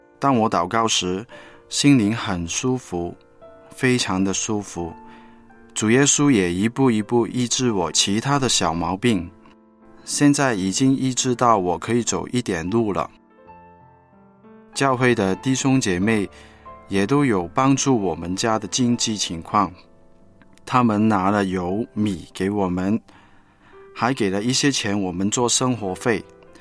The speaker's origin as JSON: {"language": "Chinese", "region": "Guangdong", "country": "China", "said": "弟兄姐妹们，你们好，我是广东的"}